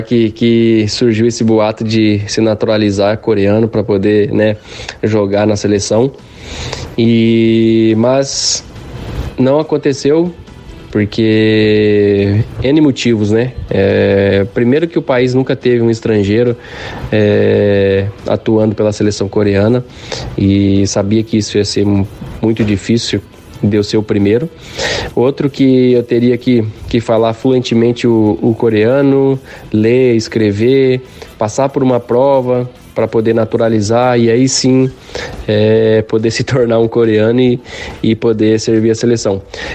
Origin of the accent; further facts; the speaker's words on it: Brazil; moved away; a gente vem do Brasil, onde é muito quente, e aí chegar aqui, de repente, menos 5, menos 10, nossa, é muito frio